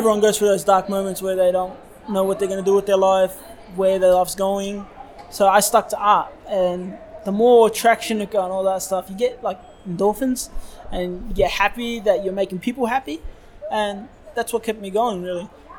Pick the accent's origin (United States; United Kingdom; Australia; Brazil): Australia; We're Australian.